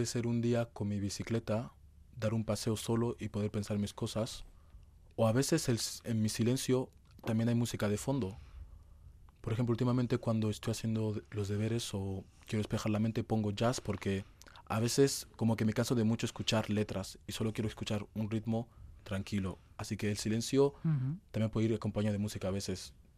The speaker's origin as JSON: {"language": "Spanish", "town": "Madrid", "region": "Community of Madrid", "country": "Spain", "tie": "born there", "said": "Yo nací en Madrid, y soy de origen nigeriano."}